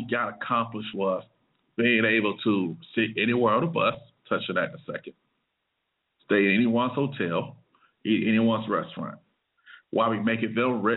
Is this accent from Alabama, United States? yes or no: yes; Montgomery, Alabama, United States; For instance, now, I'm from Montgomery, Alabama, and many of you guys might already know this.